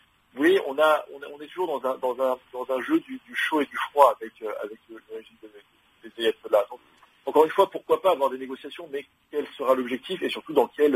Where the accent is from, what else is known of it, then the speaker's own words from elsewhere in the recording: France; alors peut-être pas seulement parce que je suis français